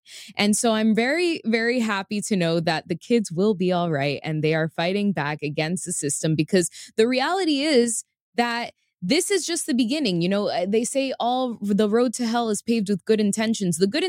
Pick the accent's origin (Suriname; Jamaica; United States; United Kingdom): United States; Miami, Florida; I grew up in Miami and we grew up around clubs and nightlife.